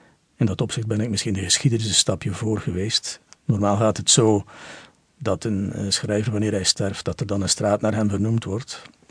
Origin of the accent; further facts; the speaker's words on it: Adegem, East Flanders, Belgium; het werkelijke Adegem waar ik geboren ben en nog altijd leef.